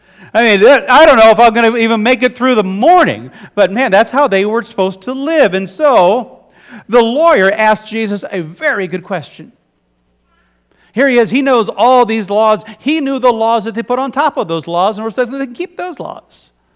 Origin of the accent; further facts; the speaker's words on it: Ohio, United States; now in Iowa, United States; Growing up on the wrong side of the Mississippi, I was born and raised in Ohio. Where are my people?